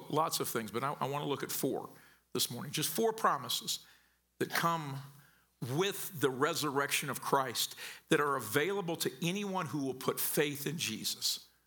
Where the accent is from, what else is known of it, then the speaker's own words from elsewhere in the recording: Missouri, United States; This is a bad example, but y'all know I grew up in Southern Missouri, right? And in a small town in Southern Missouri on a Friday night, what do?